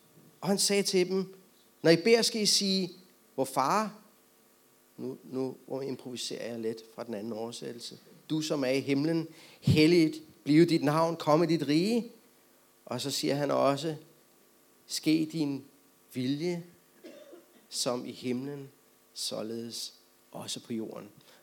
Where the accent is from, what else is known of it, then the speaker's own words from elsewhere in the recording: Valby, Capital Region of Denmark, Denmark; og så er jeg jo også fra Valby